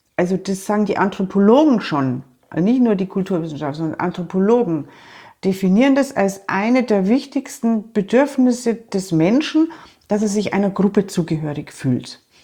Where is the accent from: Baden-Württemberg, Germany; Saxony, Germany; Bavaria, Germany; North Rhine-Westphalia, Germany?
Bavaria, Germany; born there; Also ich bin gebürtige Oberbayerin. Meine beiden Herkunftszweige lassen sich über hunderte von Jahren genau hier in Oberbayern nach.